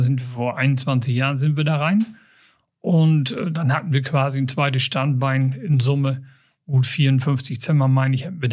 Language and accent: German; Hede, Lower Saxony, Germany; born there; ich komme gebürtig aus Hede, meine Familie kommt aus Hede.